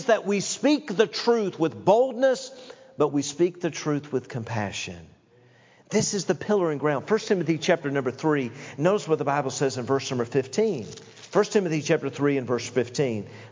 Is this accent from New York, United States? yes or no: no; Knoxville, Tennessee, United States; I grew up in Knoxville, Tennessee. I grew up in a family where my dad began pastoring churches when he was very young.